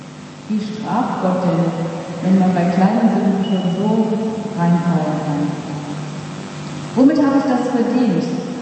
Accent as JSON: {"language": "German", "town": "Duisburg", "region": "North Rhine-Westphalia", "country": "Germany", "tie": "born or raised there", "said": "Ich erinnere mich als Kind in Duisburg, obwohl es eine Großstadt war, gab es noch gute Nachbarschaften."}